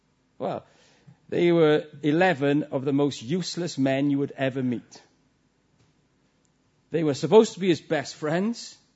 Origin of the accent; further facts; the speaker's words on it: Wales, United Kingdom; Now, that was me, being Welsh, all wound up.